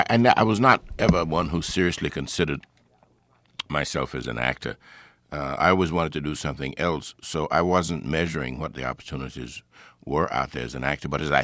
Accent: the South, United States; Certainly growing up in the South, you're prepared for segregation and prejudice because it confronts you.

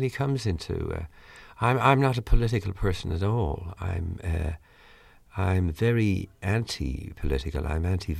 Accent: Ireland; accent: brogue; I have a brogue, actually. If I have a few jars and I relax, especially with Irish people, my accent is very strong. Also, I speak Gaelic.

